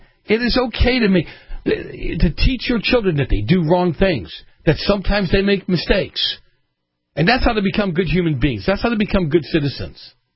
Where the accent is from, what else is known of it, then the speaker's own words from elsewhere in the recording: Boston, Massachusetts, United States; moved away; I grew up in Boston. As you guys know, you listen to the show on a regular basis. And I grew up with a lot of guys that had rifles. We had shotguns. We had rifles. The year I left Massachusetts, I had 22 pistols.